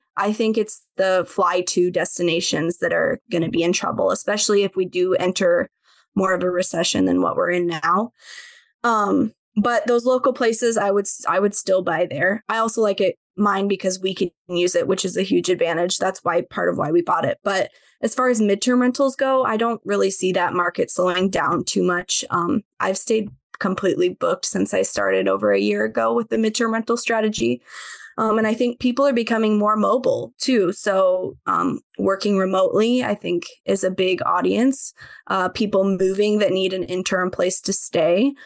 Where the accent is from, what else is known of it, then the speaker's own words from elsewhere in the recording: Iowa, United States; We're both from Iowa, live 2 hours apart from each other.